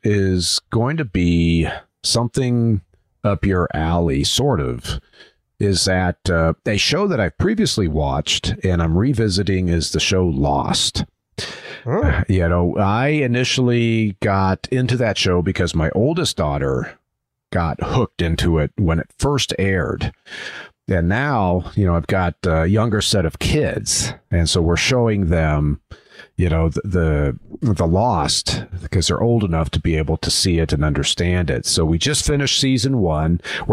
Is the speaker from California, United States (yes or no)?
no; Minnesota, United States; you know, even though my home state, I guess technically is Minnesota, I've never glommed onto the hockey scene yet.